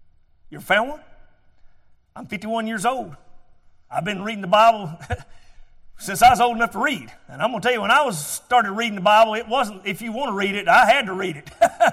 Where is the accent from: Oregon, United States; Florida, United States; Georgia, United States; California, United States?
Georgia, United States; born there; Now, if you can't tell, I was born in Georgia. Us folks down in Georgia, we talk a little different.